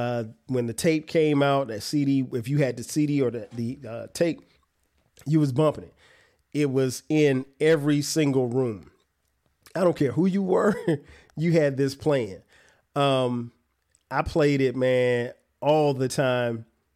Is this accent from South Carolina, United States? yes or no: yes; Florence, South Carolina, United States; And I'm back home in my hometown of Florence, South Carolina, right?